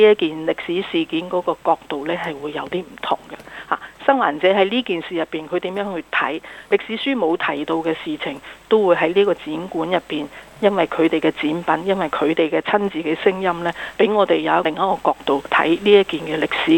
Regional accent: China; 呢樣嘢係同我哋中國人有關嘅。

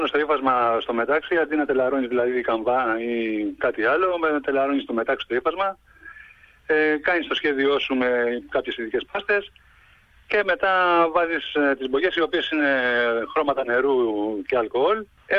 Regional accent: Loutraki, Peloponnese, Greece; born there; Ένας αδεκάτης χρονών, γεννήθηκα στο Λουτράκι Κορινθίας.

